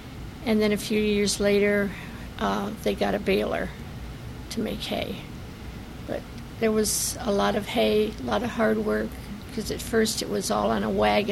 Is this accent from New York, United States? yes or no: no; Boston Township, Ohio, United States; now in Cuyahoga Falls, United States; I live in Cuyahoga Falls. I was born on Wheatley Road in Boston Township.